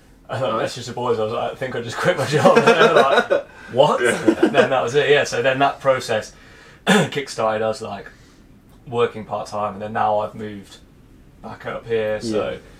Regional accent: Stratford, West Midlands, United Kingdom; because we're from Stratford.

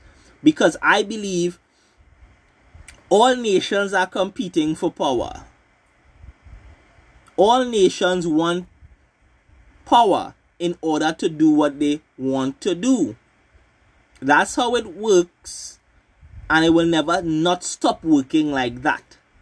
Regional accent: Trinidad & Tobago; I could not like America as much as I want, being a Trinidadian person.

